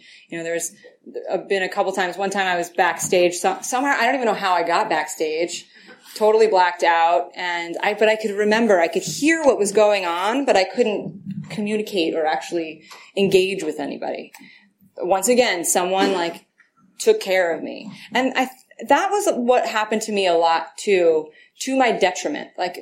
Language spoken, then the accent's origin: English; East Coast, United States; And I grew up in the East Coast.